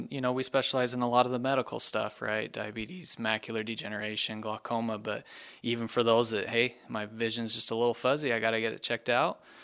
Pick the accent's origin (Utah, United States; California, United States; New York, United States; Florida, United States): Utah, United States; also born or lived in Oregon; So we did school in Oregon, okay. And then we came from Utah originally.